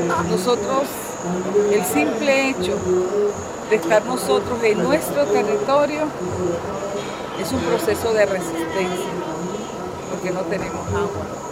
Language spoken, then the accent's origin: Spanish; La Guajira, Colombia; El pueblo wayú tiene un territorio semidesértico